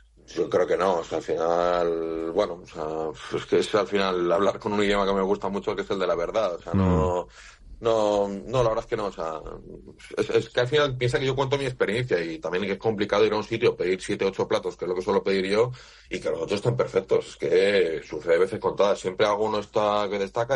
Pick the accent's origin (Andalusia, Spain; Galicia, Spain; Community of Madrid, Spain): Community of Madrid, Spain; Madrid; Pues salimos de Oviedo, en Asturias, y estoy pues huyendo del calor de Madrid, que es de donde soy